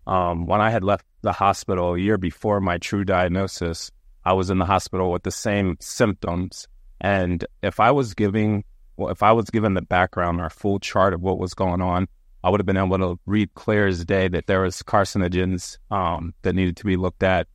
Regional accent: Lancaster, Pennsylvania, United States; I'm here from Lancaster, Pennsylvania.

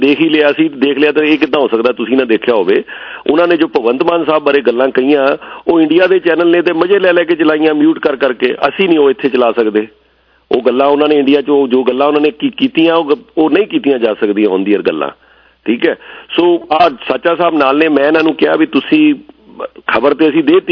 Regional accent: Punjab, India; ਮੈਂ ਖੁਦ ਜੇ ਉੱਥੇ ਕੋਈ ਵਧੀਆ ਚੱਲ ਰਿਹਾ ਹੁੰਦਾ ਤੇ ਤੁਸੀਂ ਅਸੀਂ ਇੱਥੇ ਨਾ ਆਉਂਦੇ, ਲੇਕਿਨ ਅਸੀਂ ਉੱਥੇ ਦੇ ਲੋਕ

